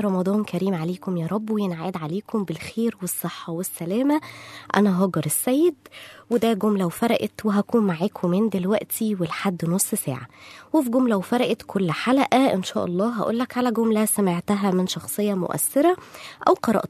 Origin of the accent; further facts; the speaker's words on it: Egypt; يعني كان علامة بجد في عندنا في مصر وفي العالم العربي كله